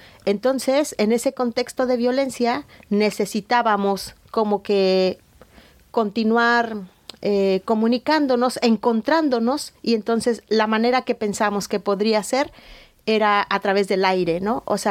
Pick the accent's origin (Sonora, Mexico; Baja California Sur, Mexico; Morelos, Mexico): Morelos, Mexico; Alpuyeca; Fíjense que en mi pueblo hay una gran contradicción, porque Alpuyeca significa lugar de agua salada